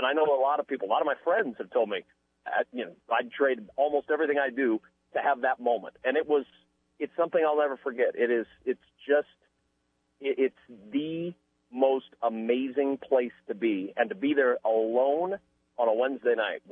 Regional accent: Nebraska, United States; I grew up in Nebraska, but we did not grow up on a farm.

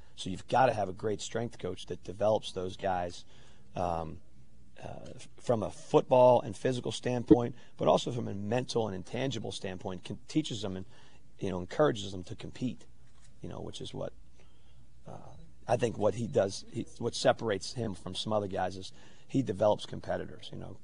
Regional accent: Pennsylvania, United States; You know, where I grew up in Montgomery County, I went to I grew up in a Catholic school system, and you basically rooted for Penn State or Notre Dame or both

